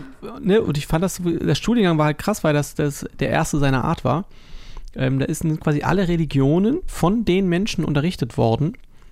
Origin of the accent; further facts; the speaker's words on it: Berlin, Germany; Bin in Köpenick, Mahlsdorf, Hellersdorf, die Ecke.